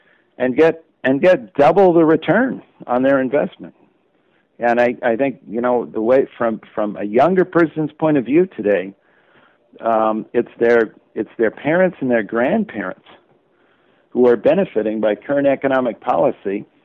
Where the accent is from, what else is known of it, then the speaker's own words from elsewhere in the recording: Palo Alto, California, United States; I was a teenager. I grew up in Palo Alto.